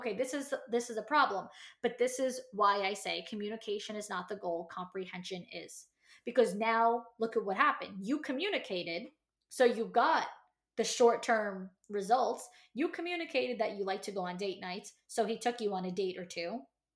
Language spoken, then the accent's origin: English; New York, United States; Let me tell you something, I'm from New York. I've been to Italy.